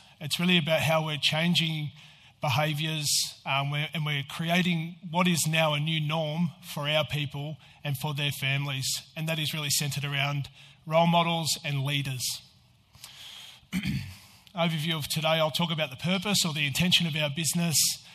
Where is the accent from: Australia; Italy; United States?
Australia; Albury-Wodonga; now in Melbourne, Australia; I grew up in Albury-Wodonga. As I said, I moved to Melbourne early 2000s.